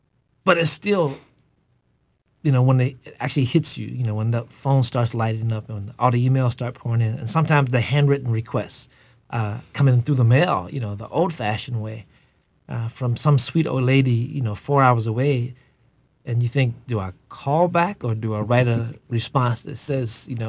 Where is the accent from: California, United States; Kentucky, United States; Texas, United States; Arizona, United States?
Kentucky, United States; Frankfort; school to come down to Frankfort in the rain to be part of the installation. So I'm really proud of my hometown.